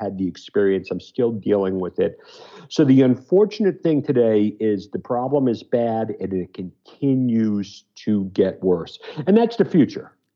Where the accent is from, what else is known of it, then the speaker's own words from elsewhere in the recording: New York City, New York, United States; now in Nashville, United States; I'm from New York City. I've been living in Nashville for about 16 years, married to a Southerner.